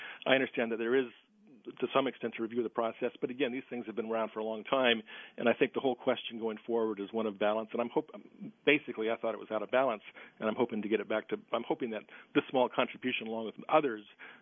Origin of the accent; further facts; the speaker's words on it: Pakistan; born and raised in Pakistan